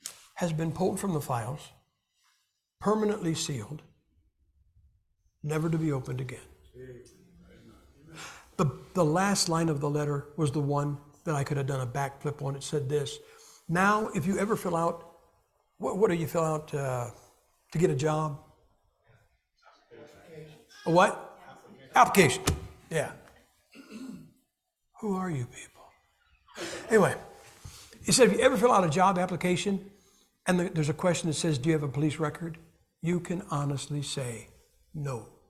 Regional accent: Ohio, United States; See, there's a lot of unsolved crime in my hometown, 1968, 69, and the first half of 1970.

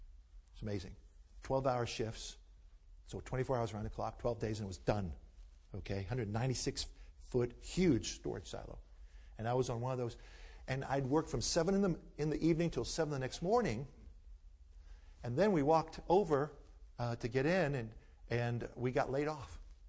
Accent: Maryland, United States; Before my wife and I were married, of course, we grew up in Maryland

